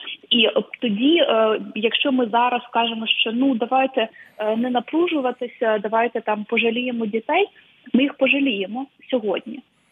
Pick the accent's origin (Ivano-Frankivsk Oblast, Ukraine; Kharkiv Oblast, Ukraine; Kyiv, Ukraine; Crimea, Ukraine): Kharkiv Oblast, Ukraine; Kharkiv; От є дітки в моєму рідному Харкові